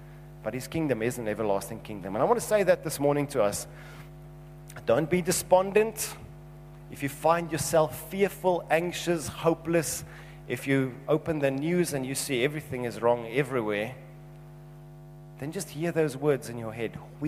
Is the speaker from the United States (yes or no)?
no; South Africa; And we as South African can say, amen, God.